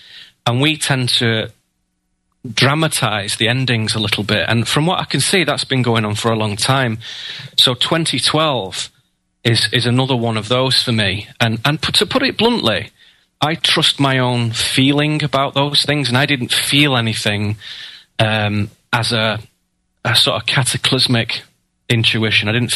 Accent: United Kingdom; Well, I am a British philosopher

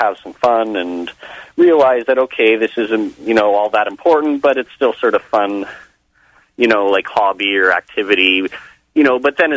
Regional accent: Toronto, Ontario, Canada; I'm from Toronto.

